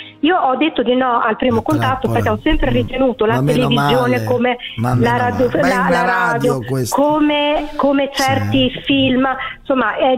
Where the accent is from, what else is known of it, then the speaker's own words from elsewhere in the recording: Molinella, Emilia-Romagna, Italy; Io sono di Molinella, provincia di Bologna, nativa di Molinella.